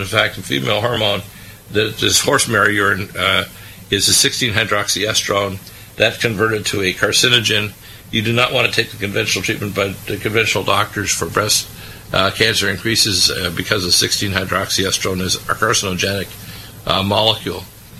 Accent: Michigan, United States; That's my home state. When I was born there, my father was working there, my uncles.

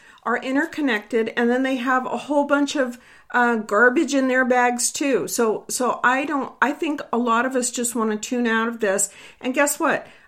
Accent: United States; Just as an American out there working every day and, you know, handling my home and raising my family

